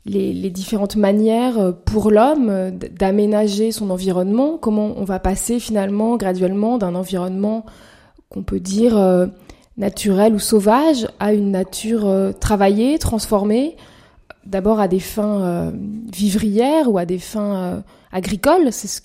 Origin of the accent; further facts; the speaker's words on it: Paris, Île-de-France, France; J'ai grandi à Paris, je suis une véritable citadine.